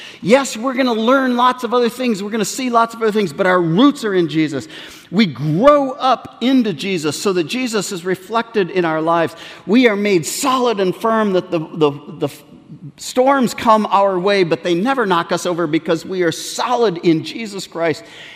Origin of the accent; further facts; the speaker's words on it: Côte d’Ivoire; I think of where I grew up in West Africa, in Côte d'Ivoire.